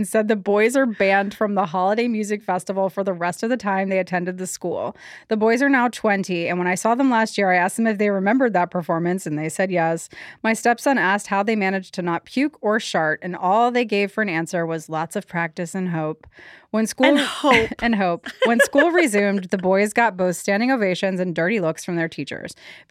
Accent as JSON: {"language": "English", "country": "Norway", "said": "I'm with my family visiting them in my home country as I do every holiday season, my home country being Norway."}